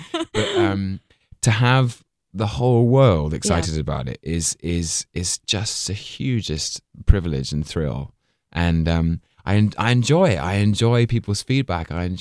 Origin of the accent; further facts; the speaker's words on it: London, United Kingdom; I grew up in London, a very sophisticated, old medieval city that's, you know, at the center of European culture.